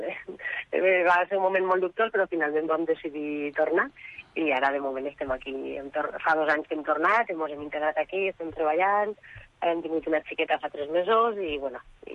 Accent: Benicarló, Valencian Community, Spain; Sí, és el meu poble i vivim aquí i estem treballant.

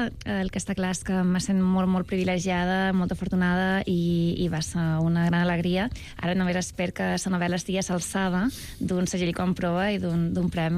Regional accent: Sa Pobla, Balearic Islands, Spain; jo encantada que es remarqui que sóc de Sa Pobla.

